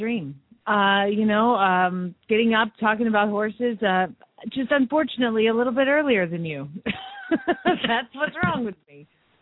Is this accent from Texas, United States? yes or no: no; Phoenix, Arizona, United States; from Phoenix, Arizona